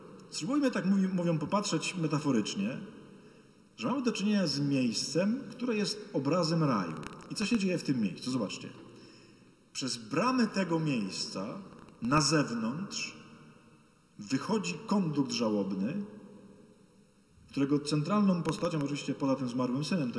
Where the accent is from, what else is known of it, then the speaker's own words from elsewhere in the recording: Myszków, Silesian Voivodeship, Poland; Ja pochodzę z Myszkowa koło Częstochowy i obok mnie jest taka mała miejscowość, która się nazywa Mysłów.